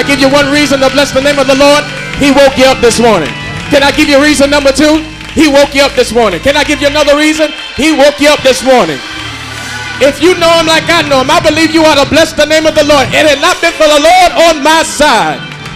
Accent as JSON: {"language": "English", "region": "the South", "country": "United States", "said": "And listen, I am from the South, so I'm a little country boy."}